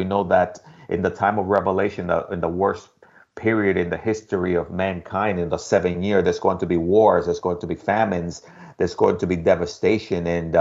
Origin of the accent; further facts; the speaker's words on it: Dominican Republic; And I'm from the Dominican Republic, Nathan, and we always kind of sat under mango trees, not fig trees.